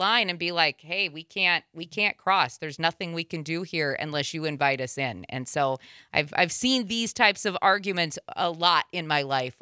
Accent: South Dakota, United States; Growing up in South Dakota, a good chunk of the state is reservation for the Sioux Nation.

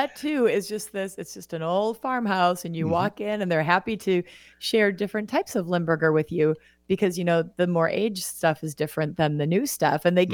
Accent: Kaukauna, Wisconsin, United States; I'm from Kakana. Kakana is known for port wine cheese spread.

